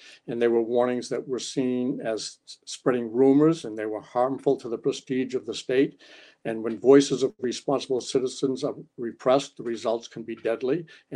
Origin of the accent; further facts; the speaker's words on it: Holbrook, Massachusetts, United States; I grew up in Holbrook, Massachusetts, a suburb of Brockton and of Boston.